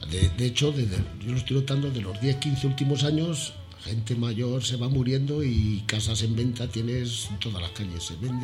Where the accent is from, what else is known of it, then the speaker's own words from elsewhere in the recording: Castilla-La Mancha, Spain; No me he criado en Cuenca, no tengo el sentir de los conquenses. Vamos, yo soy más de la Mancha y me encanta.